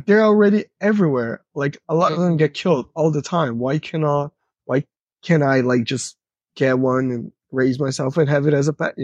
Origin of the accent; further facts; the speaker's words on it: Brazil; moved away as an adult; I did start a biology class back in Brazil because I'm from Brazil.